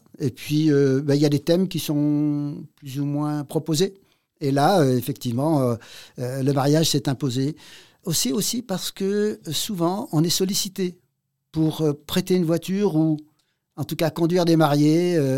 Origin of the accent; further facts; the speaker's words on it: Grenoble, Auvergne-Rhône-Alpes, France; born there; mon prénom témoigne de mes origines, même si je suis né à Grenoble.